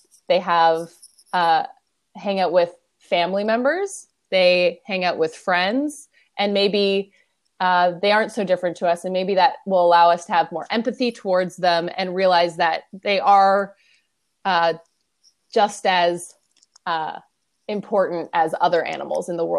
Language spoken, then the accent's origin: English; Canada; moved away; but I live away from home because I'm Canadian.